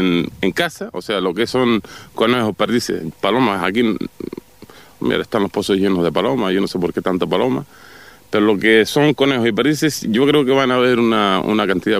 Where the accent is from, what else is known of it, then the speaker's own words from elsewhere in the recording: Agua de Bueyes, Canary Islands, Spain; pues yo soy de este pueblo y soy de Agua de Bueyes.